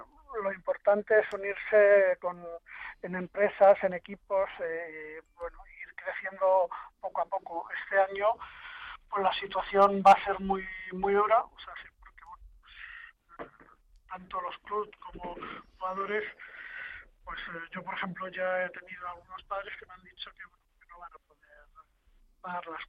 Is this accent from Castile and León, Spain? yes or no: no; Madrid, Community of Madrid, Spain; yo soy de Canillas